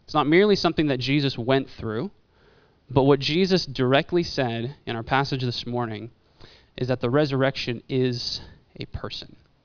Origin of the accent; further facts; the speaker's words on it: San Diego, California, United States; now in Burien, United States; And I originally come from San Diego, and I learned that there's something called the Seattle Freeze out here.